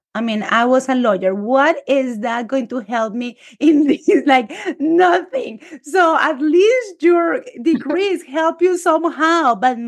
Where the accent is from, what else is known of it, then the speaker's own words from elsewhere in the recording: Colombia; moved away; Like we were raised in Colombia and we don't only are coming here with a different culture